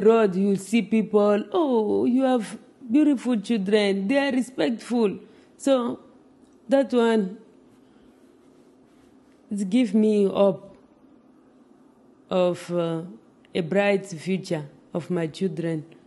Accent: DR Congo; English is a second language; moved away as an adult; now in United States; I'm original from Congo, DRC, and this is my 5th year in USA. I'm planning to apply for citizen.

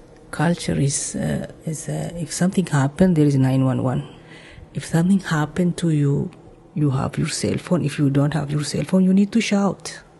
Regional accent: Ethiopia; English is a second language; now in Portland, United States; I'm originally from East Africa, Ethiopia. I have been here like more than 15 years now.

